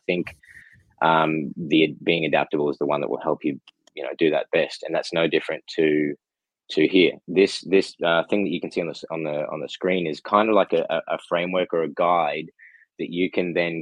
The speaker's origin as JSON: {"language": "English", "country": "Australia", "said": "I mean, I came from Australia."}